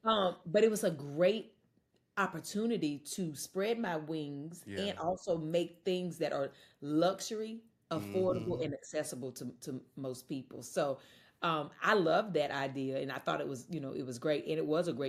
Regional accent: North Carolina, United States; I'm from North Carolina. I'm from a very small town. You know, I used to cover my accent for many, many years and I don't do that anymore.

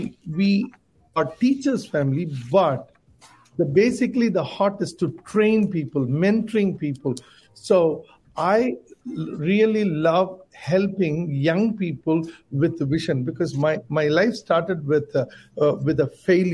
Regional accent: Tamil Nadu, India; English is a second language; And we are from South India, and I'm from a state called Tamil Nadu in southern part of India, and my wife is from Kerala.

